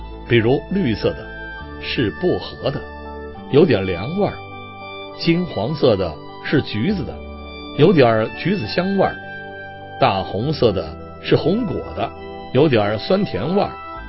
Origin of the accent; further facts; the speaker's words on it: Tianjin, China; 我的童年是在天津度过的，那时天津是一个热闹的工业城市，天津人又有爱玩爱唱的传统。